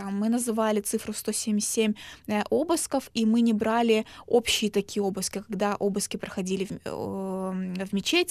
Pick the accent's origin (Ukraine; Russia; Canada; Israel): Ukraine; Crimea; я говорю о нем не только как крымская татарка, а в первую очередь как правозащитница